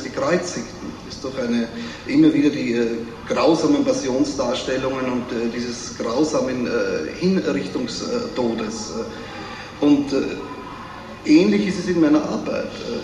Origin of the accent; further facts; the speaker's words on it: Vienna, Austria; als Wiener würde ich sagen, zu reißerisch eingebracht